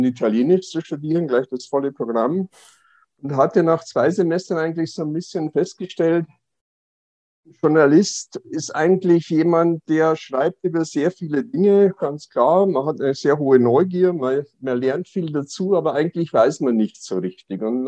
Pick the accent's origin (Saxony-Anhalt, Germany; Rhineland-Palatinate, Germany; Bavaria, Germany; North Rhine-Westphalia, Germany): Bavaria, Germany; Passau; moved away as an adult; now in Berlin, Germany; Ich hatte im letzten Jahrhundert noch eine journalistische Ausbildung hinter mich gebracht in Passau, meiner Heimatstadt, und bin dann, nachdem ich als Journalist ausgebildet war, nach Berlin gegangen